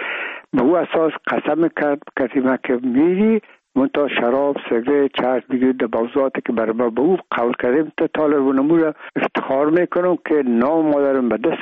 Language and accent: Persian; Afghanistan